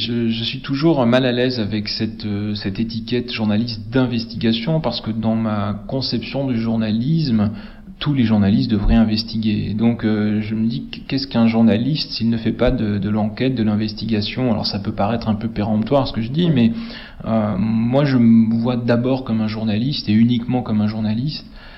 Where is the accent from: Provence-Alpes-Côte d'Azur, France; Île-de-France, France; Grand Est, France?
Provence-Alpes-Côte d'Azur, France; J'ai connu le coulis de tomate de ma grand-mère, j'ai grandi en Provence